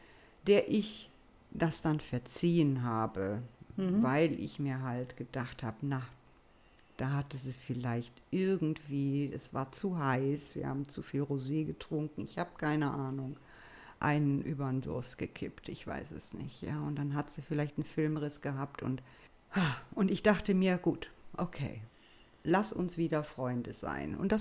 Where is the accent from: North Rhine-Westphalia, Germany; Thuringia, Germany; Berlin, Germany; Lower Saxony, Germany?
North Rhine-Westphalia, Germany; Solingen; ich hatte so viele Cousinen und Cousins in meiner Heimatstadt Solingen